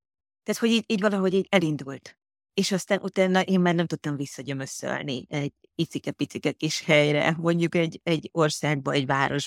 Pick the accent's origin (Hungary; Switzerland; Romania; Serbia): Hungary; Eger, Heves; now in Asia; Egri vagyok, és én nagyon sokáig Egerben éltem, tehát az életem az nagy részében én Egerben éltem, és mielőtt Ázsiába jöttem, azelőtt egy pár évvel költöztem fel Budapestre.